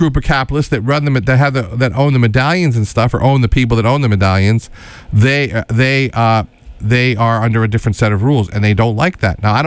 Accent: United States; I'm an American.

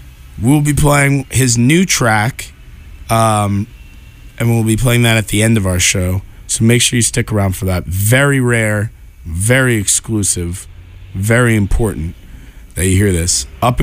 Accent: Philadelphia, Pennsylvania, United States; Canada, the Midwest, and Philly, my hometown.

